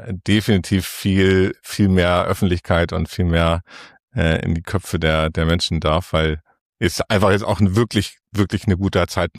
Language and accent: German; Hamburg, Germany; hört sich für mich als Hamburger immer so ein bisschen auf dem Land